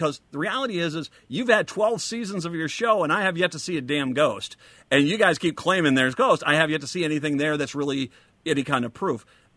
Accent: Rhode Island, United States; I was growing up in Rhode Island. Gosh, Newport.

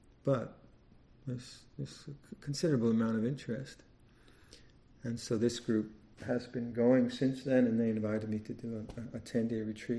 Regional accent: Canada; first language Latvian; English is a second language; also born or lived in Germany; And then I was born in 47 near Stuttgart. And, so we were kind of refugee type folk. And then in 52 we came to Canada. So a typical kind of Canadian story, refuge, you know, Latvian language at home, English on the street.

